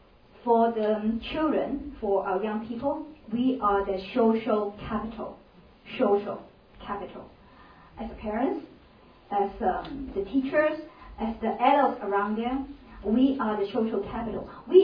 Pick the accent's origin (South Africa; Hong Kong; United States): Hong Kong; born there; I'm a Chinese that I was born in Hong Kong, and I am sure I am a girl, okay, a woman.